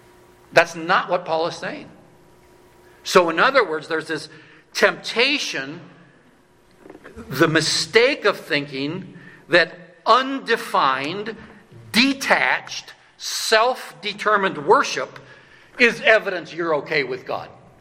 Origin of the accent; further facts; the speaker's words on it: LaGrange, Wyoming, United States; also born or lived in Colorado; I grew up in LaGrange back in the 1970s, population 150.